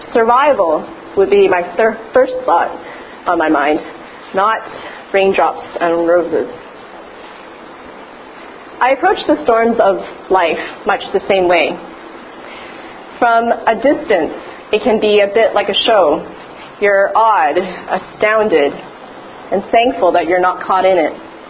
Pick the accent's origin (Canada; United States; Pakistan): Canada; Edmonton, Alberta; now in Vancouver, Canada; But growing up in Edmonton, and since moving to Vancouver